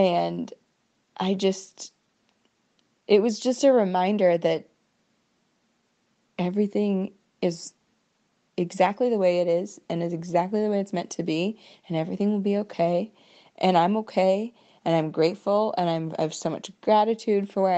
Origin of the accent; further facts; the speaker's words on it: Iowa, United States; I grew up in Iowa, I grew up in a pretty conservative part of Iowa, and then I worked in the government.